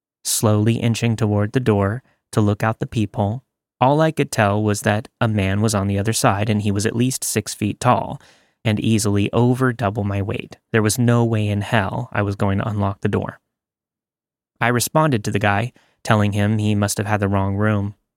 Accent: Texas, United States; moved away as an adult; now in New York, United States; I was born and raised in Texas, but I moved to New York when I was 21.

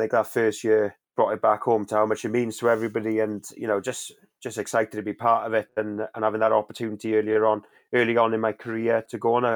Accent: Carmarthen, Wales, United Kingdom; I'm from Carmarthen, I am.

